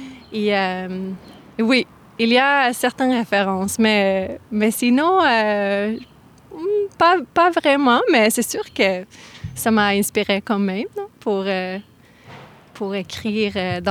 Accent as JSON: {"language": "French", "region": "Northern Norway", "country": "Norway", "second_language": "French", "said": "Moi, je viens de la Norvège et avec mon premier album, j'ai enregistré toutes les chansons là-bas, dans le nord de la Norvège. Okay. Je viens de c'est le côté comme arctique, c'est vraiment dans le nord."}